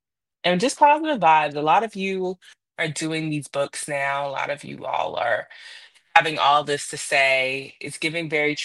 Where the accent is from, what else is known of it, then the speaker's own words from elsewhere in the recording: United States; I don't think I should be censored because I'm an American.